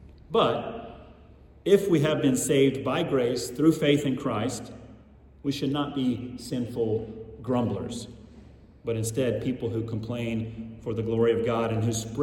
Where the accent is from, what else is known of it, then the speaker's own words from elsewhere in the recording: Atlanta, Georgia, United States; moved away as an adult; now in Rome, Italy; I'm originally from the Atlanta, Georgia area in the U.S., but for going on 17 years, I've lived in Rome, Italy